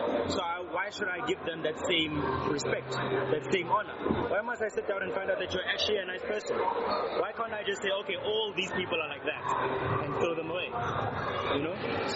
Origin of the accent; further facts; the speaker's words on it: South Africa; I'm a South African. This is South Africa.